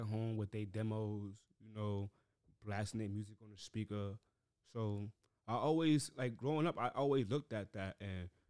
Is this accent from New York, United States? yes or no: yes; Harlem, New York, United States; And I'm from Harlem.